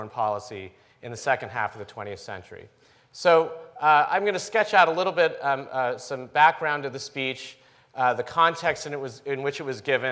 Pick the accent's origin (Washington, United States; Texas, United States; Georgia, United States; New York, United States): New York, United States; I'm from New York, and as a New Yorker, I've developed a thick skin